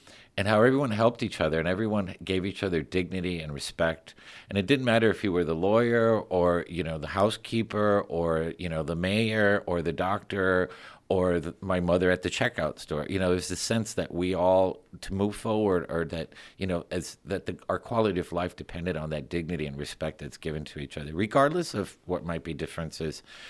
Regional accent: Miami, Florida, United States; well, I grew up again in Miami. It was like everybody was Cuban. I mean, my classmates were Cuban.

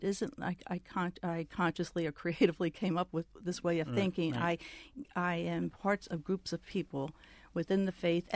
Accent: Washington, District of Columbia, United States; No, actually, I grew up in Washington, D.C., in a large Irish Catholic family, 7 children, and with certainly Catholic parents.

